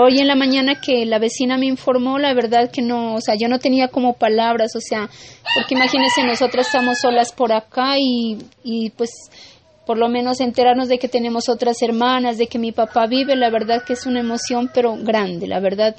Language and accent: Spanish; Palmira, Valle del Cauca, Colombia; born there; Sí, ya nací en Palmira